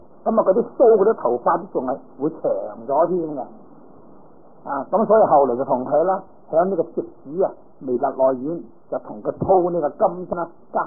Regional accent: China; 我哋中国人亦都唔系几中意火葬啊

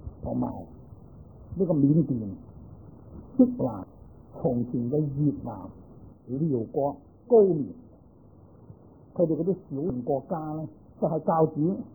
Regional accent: China; 咁我哋中國人所知啦，好似九華山地藏菩薩、五台山別法嘅地方，都有好多菩薩。

